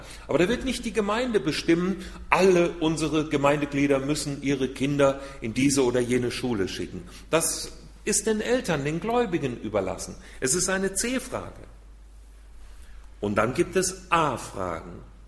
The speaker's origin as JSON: {"language": "German", "town": "Hünfeld", "region": "Hesse", "country": "Germany", "said": "wir in unserer Gemeinde, aus der ich komme, im Landkreis Fulda, aus Hünfeld heißt die kleine Stadt"}